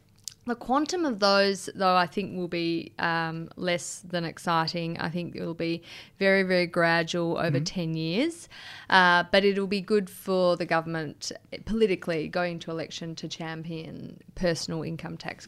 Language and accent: English; Australia; because I served as an Australian diplomat in Japan for several years